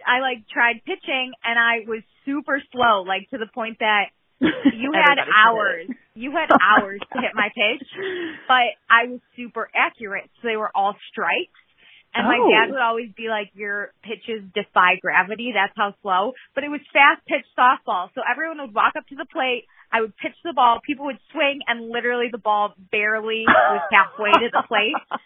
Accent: Midwest, United States; I'm from the Midwest. We just know about grass

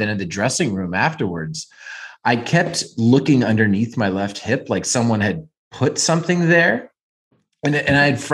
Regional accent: Toronto, Ontario, Canada; I'm from Toronto.

